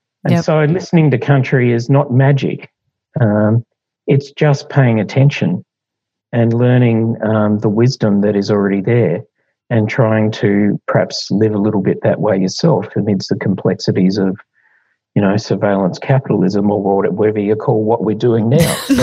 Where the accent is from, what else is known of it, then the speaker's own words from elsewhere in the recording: Tasmania, Australia; You can see I was brought up in Tasmania.